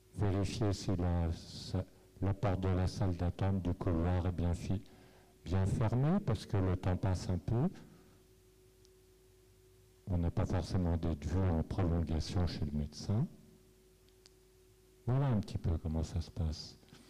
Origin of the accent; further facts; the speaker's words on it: Montivilliers, Normandy, France; Je suis de Montvilliers, je suis généraliste à quelques kilomètres.